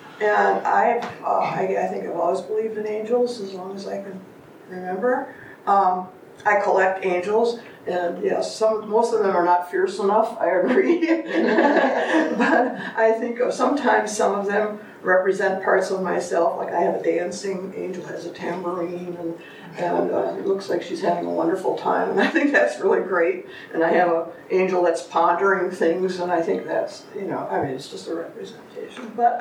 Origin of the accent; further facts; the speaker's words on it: Midwest, United States; also born or lived in Michigan; I'm from the Midwest, Wisconsin, Michigan. Right now I live in Indiana.